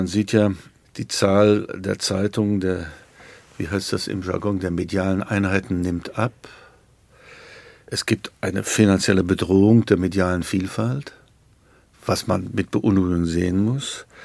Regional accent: Thuringia, Germany; bin in Südthüringen aufgewachsen

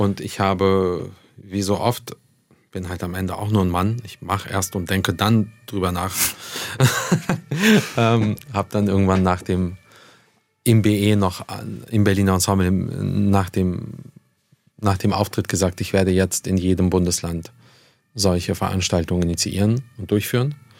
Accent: Israel; Gespräche geführt über Bilder auf Straßen in meinem Heimatland, über Zustände in diesem meinem Zuhause.

